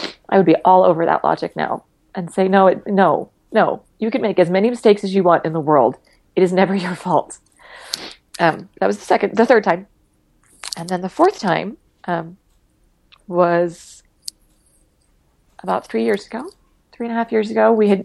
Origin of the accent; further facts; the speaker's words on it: Provo, Utah, United States; I mean, I grew up in Provo, and going to BYU felt a lot like high school part two that first year